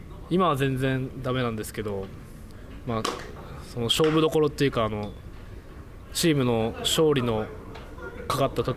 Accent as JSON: {"language": "Japanese", "town": "Kawasaki", "region": "Kanagawa", "country": "Japan", "said": "出身は神奈川県の川崎市です。"}